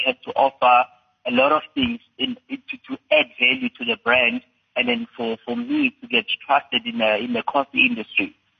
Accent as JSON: {"language": "English", "town": "Inkandla", "region": "KwaZulu-Natal", "country": "South Africa", "tie": "born there", "said": "I was born in Inkandla."}